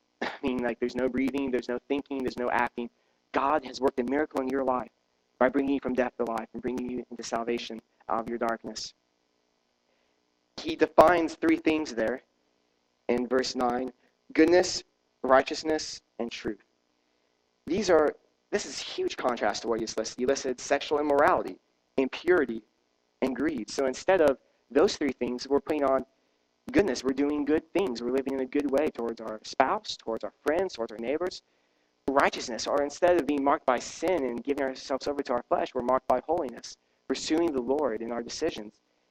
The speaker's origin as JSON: {"language": "English", "region": "South Carolina", "country": "United States", "tie": "born or raised there", "said": "I grew up in South Carolina for most of my childhood, and in the Lowcountry of South Carolina, it's very muggy, even muggier than this, surprise, a lot of marshland, and so we have snakes."}